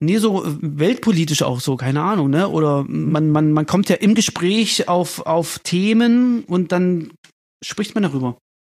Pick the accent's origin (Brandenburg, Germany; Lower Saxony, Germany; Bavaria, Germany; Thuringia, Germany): Thuringia, Germany; Eisenach; In Eisenach in Thüringen.